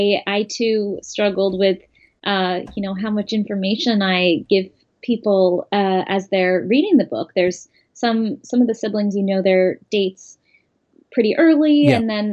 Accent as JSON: {"language": "English", "town": "San Francisco", "region": "California", "country": "United States", "tie": "born or raised there", "said": "I grew up in San Francisco, and I also grew up with gay parents."}